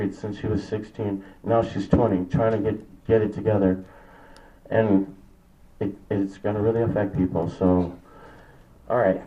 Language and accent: English; Los Angeles, California, United States; I know, because I'm from East LA, right?